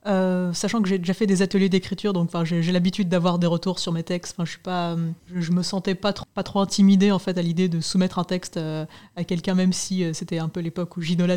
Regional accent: Paris, Île-de-France, France; born there; Je suis parisienne aussi de naissance

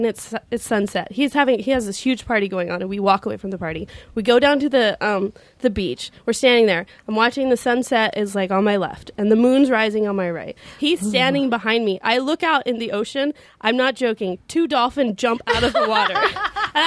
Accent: California, United States; And I'm from Northern California

